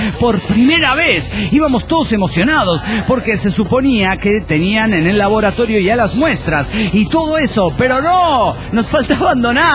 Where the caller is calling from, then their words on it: Lima, Peru; de Lima, Perú.